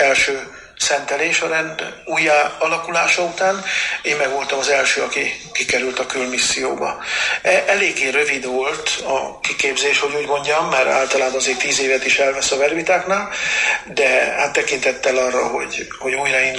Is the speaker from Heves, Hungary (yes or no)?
yes; Szihalom, Heves, Hungary; Heves megyében, Szárhelyből származom, Szihalom kisközségből